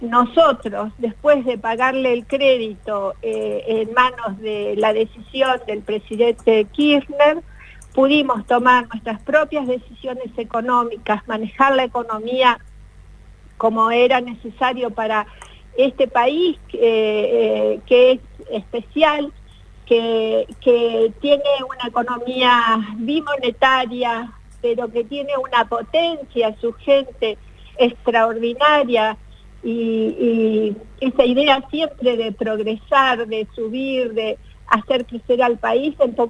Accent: Argentina; no solo somos los argentinos los responsables de esto

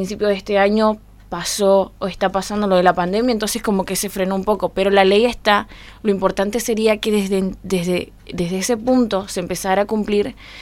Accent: Tartagal, Salta, Argentina; Nacida, bautizada, comulgada, confirmada y casada en la ciudad de Tartagal.

